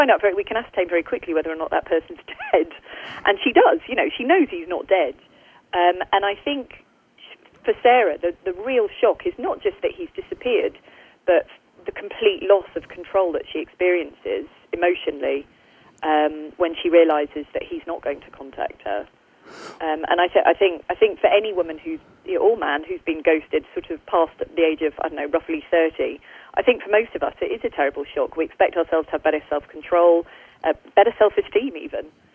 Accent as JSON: {"language": "English", "country": "United Kingdom", "said": "obviously I'm a British author"}